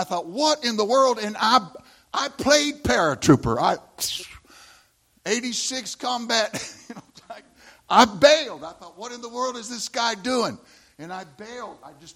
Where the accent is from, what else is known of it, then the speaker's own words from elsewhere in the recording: Texas, United States; This is what my superintendent was teaching me as a Texan